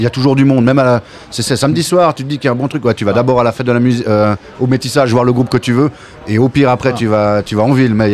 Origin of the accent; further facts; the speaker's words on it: Bernay, Normandy, France; moi je suis de Bernay